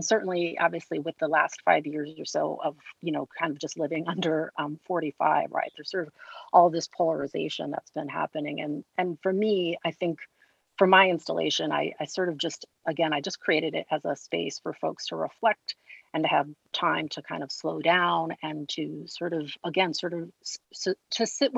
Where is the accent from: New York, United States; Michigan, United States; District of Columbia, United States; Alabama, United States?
New York, United States; Bronx; now in Boston, United States; Yeah, for me, I am originally from the Bronx. My parents, when they divorced in the early 80s, is when my mom and my brothers and I relocated here to Boston.